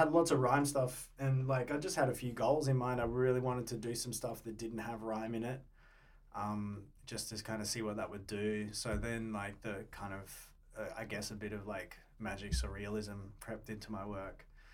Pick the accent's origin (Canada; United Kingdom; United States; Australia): Australia; Brisbane, Queensland; I was up in Brisbane. That's where I'm from. I'm from Brizzy.